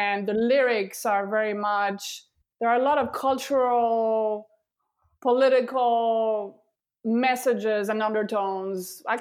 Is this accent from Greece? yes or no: yes; Greece; I grew up in Greece, and I spent a lot of time on the islands and on the beach